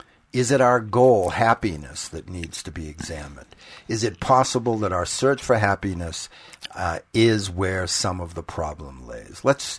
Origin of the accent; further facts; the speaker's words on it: Lynnfield, Massachusetts, United States; Well, I grew up in New England, a little town called Lynnfield on the North Shore of Boston.